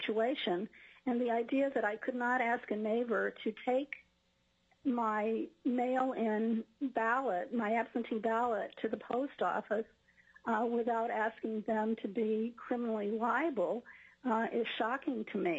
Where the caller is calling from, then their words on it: Fairbanks, Alaska, United States; I'm testifying from Fairbanks.